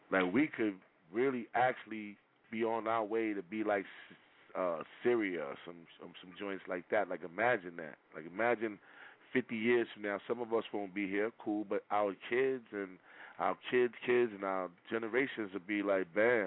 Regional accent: Harlem, New York, United States; I grew up in Harlem. I grew up on them streets, man. I know a lot of people, man. I grew up in the hood

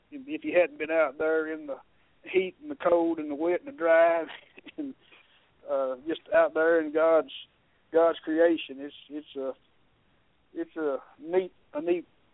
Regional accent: Texas, United States; Well, actually, I'm from Northeast Texas.

